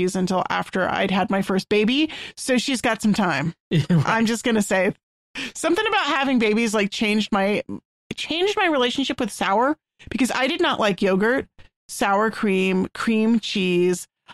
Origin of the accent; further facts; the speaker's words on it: Texas, United States; My family all live in Texas. I'm the only one who doesn't live in state. I'm from Texas.